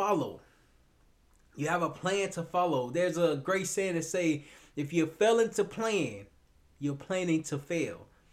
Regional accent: Little Rock, Arkansas, United States; Smurfs, I'm from Little Rock, Arkansas.

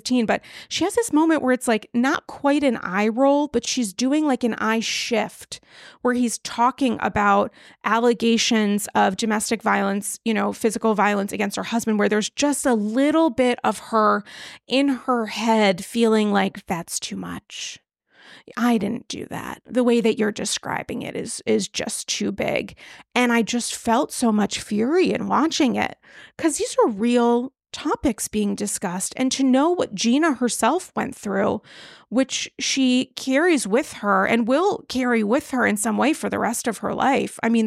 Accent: New York City, New York, United States; I bring the extra baggage there of being a New Yorker

